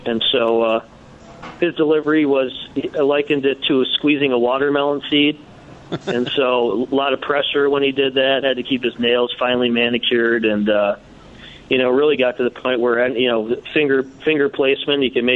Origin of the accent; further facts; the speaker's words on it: Eau Claire, Wisconsin, United States; I grew up in Eau Claire, Wisconsin, about 60 miles from Clear Lake, where Burley was from.